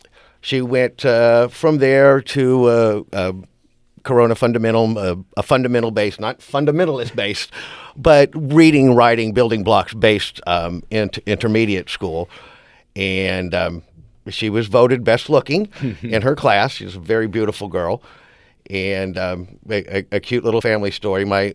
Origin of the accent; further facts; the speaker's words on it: California, United States; I grew up in Orange County.